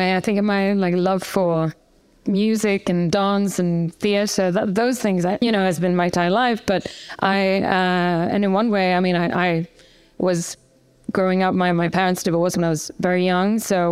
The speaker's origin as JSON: {"language": "English", "town": "Gothenburg", "region": "Västra Götaland", "country": "Sweden", "tie": "born or raised there", "said": "I was raised in Gothenburg, second biggest town in Sweden."}